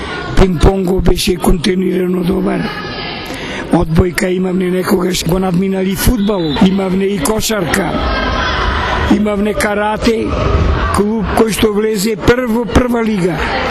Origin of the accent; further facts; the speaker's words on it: Prilep, Pelagonia, North Macedonia; also born or lived in Belgrade, Serbia; јас за роден град го сметам Прилеп. Аз вистина сум се родил во Белград, бидејќи татко ми таму студирал